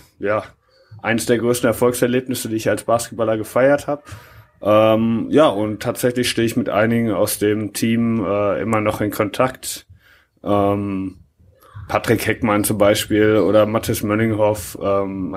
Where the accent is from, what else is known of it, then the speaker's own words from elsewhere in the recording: Hagen, North Rhine-Westphalia, Germany; Ursprünglich komme ich aus Hagen, bin also bei Phoenix Hagen groß geworden.